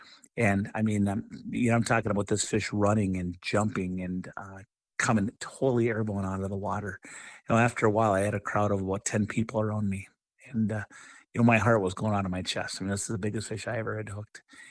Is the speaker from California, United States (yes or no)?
no; St. Cloud, Minnesota, United States; I grew up in St. Cloud, Minnesota.